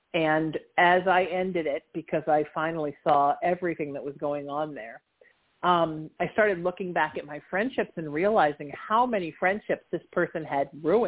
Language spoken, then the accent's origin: English; Surf City, United States; growing up in Surf City, we spent our lives in the water, but the sharks were in the water too.